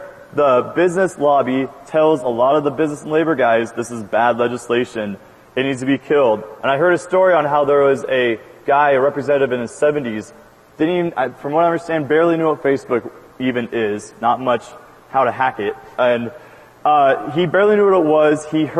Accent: Roundup, Montana, United States; I'm from Roundup, Montana, and I still wouldn't trust my views on farming

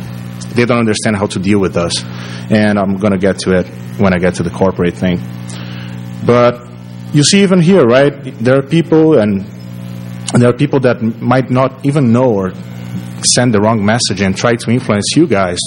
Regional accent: Brazil; English is a second language; I'm from Brazil, and I lived here for a while.

